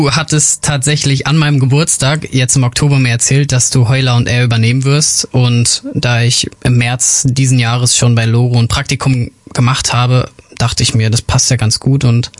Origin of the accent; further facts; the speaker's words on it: Lübeck, Schleswig-Holstein, Germany; Ich kann das immer ganz gut mit Lübeck, also meiner Heimatstadt, vergleichen.